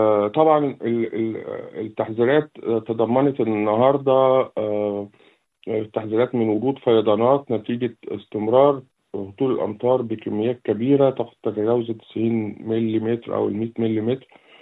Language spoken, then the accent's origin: Arabic; Egypt; أما بالنسبة لنا كمصري إحنا عندنا اختراع كده اسمه شوربة العدس